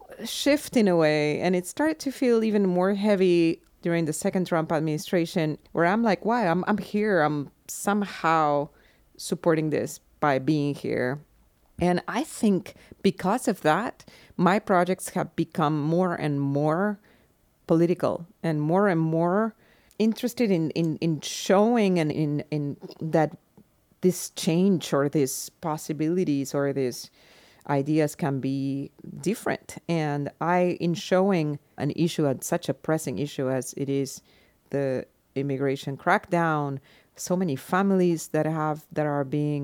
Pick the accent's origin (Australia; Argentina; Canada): Argentina; now in New York, United States; I come from Argentina. I grew up during the last dictatorship and the last dictatorship was sponsored by the United States.